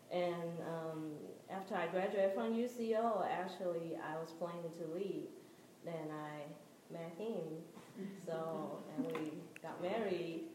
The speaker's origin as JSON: {"language": "English", "country": "Taiwan", "lives_now": "Oklahoma City, United States", "said": "I'm originally from Taiwan, which is a really small island, like across the world from, like, on the side, the other side of the world."}